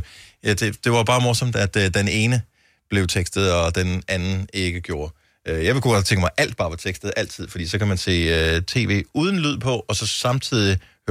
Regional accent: Norway; Danish is a second language; jeg er fra Norge, altså nordmand

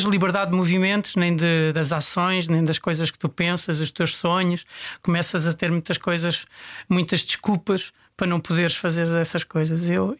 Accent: Portugal; Sou daqui da Calçada de Carris, a 100 metros. Eu digo sempre que estou que nasci a 100 metros da placa.

